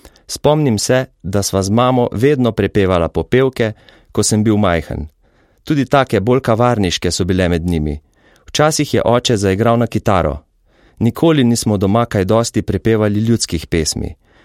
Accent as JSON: {"language": "Slovenian", "region": "Mura Statistical Region", "country": "Slovenia", "said": "Prekmurci smo verjetno bolj, kot se temu reče, emocionalci."}